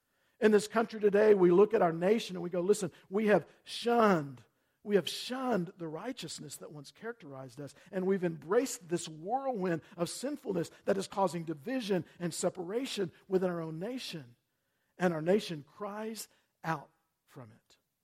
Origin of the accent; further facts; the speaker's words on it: United States; In my 59 years as an American, listen, I have experienced those blessings over and over again. Even as I've traveled around this country and pastored in two different states now